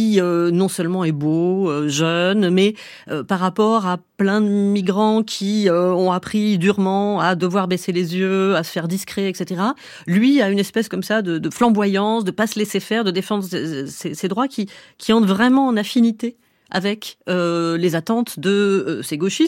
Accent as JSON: {"language": "French", "town": "Port-de-Bouc", "region": "Provence-Alpes-Côte d'Azur", "country": "France", "tie": "born or raised there", "also_born_or_lived": "Saint-Mitre", "said": "Moi j'ai grandi d'abord à Port-de-Bouc, puis à Saint-Mitre, qui à l'époque étaient deux villes ou villages communistes."}